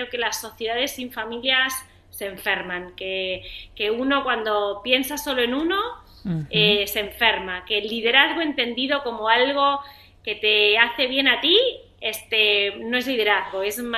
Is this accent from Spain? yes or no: yes; Spain; now in Argentina; yo soy española hace, como te decía, 15 años que vivo aquí